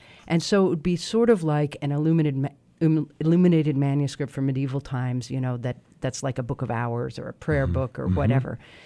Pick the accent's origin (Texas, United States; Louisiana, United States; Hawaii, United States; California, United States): California, United States; Los Angeles; also born or lived in Michigan; now in New York, United States; I'm definitely a coastal person, I grew up in Los Angeles, I live in New York, I mean, I was born in Michigan, but I am a very deracinated Midwesterner.